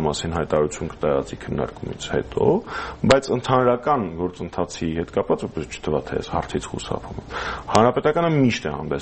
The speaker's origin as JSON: {"language": "Armenian", "country": "Armenia", "tie": "born or raised there", "said": "ծնվել եմ եւ մեծացել եմ Հայաստանում"}